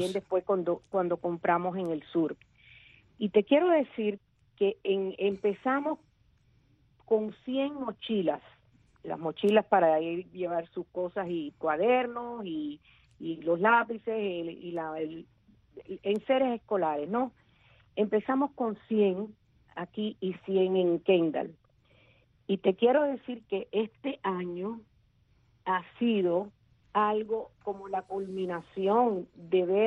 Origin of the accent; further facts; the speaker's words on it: Cuba; el día que yo pueda llegar a una Cuba libre y pueda llegar a mi pueblo